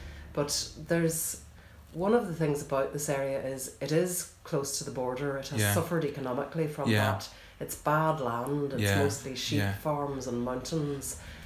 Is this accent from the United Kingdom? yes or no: yes; Belfast, Northern Ireland, United Kingdom; moved away as an adult; now in Leitrim, Ireland; I first lived in Leitrim back in the mid-1980s. I came here from Belfast